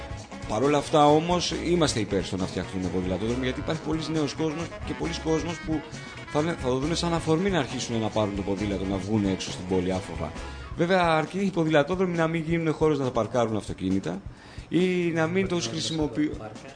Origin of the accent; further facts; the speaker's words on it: Eleusis, Attica, Greece; now in Athens, Greece; συνέχισα πάλι να μετακινούμε στην Ελευσίνα, ας πούμε, μέσα στην πόλη μου με το ποδήλατο κλασικά. Ήταν και χαζό να πάρεις κάτι άλλο. Από εκεί πέρα μετά, πριν 6 χρόνια ήρθα Αθήνα